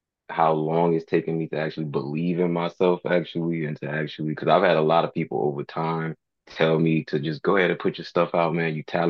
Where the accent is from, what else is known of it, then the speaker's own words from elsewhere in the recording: the South, United States; because I'm from the South, so we gotta rep for the South.